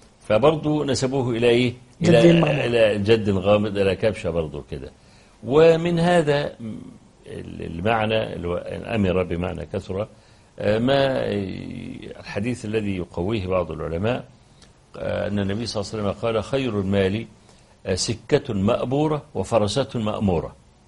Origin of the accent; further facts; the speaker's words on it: Egypt; مثلا زي عندنا في مصر زي العتبة مثلا